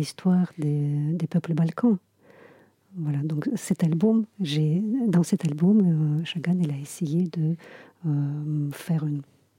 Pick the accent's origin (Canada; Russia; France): Russia; Buryatia; même dans mon pays natal, en Bouriatie